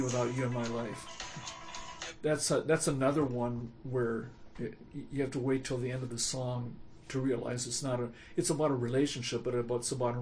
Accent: Minnesota, United States; I said, I'm from Minnesota

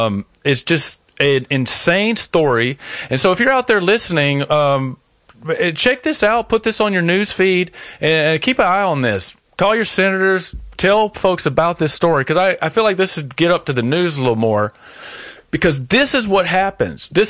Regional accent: the South, United States; I'm from the South, so it really bothers me a lot, because I've seen a lot of this.

